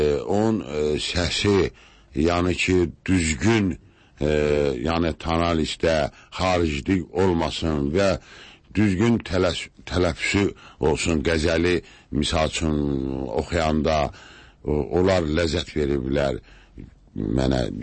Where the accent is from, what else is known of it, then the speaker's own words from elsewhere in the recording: Salyan, Salyan District, Azerbaijan; dedim, mən Səliyandan gəlmişəm